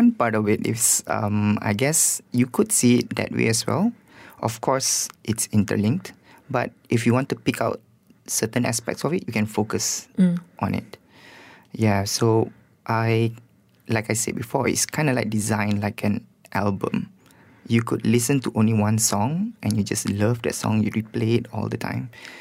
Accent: Malaysia; As a Malaysian artist

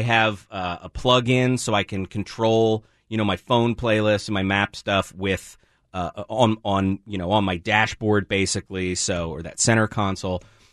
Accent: Northeast, United States; now in Seattle, United States; I was born and raised on the East Coast. And next month, by the way, will be 21 years in Seattle, which I'm very happy about. But I learned to drive in New Jersey.

